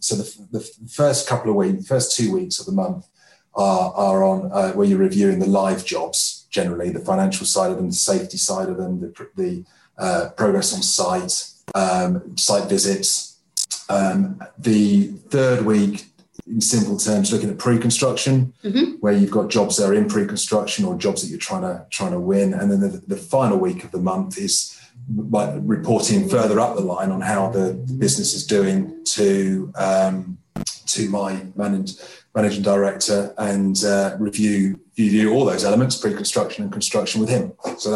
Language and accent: English; Milton Keynes, South East England, United Kingdom; I grew up around in the 80s and 90s. I grew up in Milton Keynes, just outside Milton Keynes. And I saw it being developed.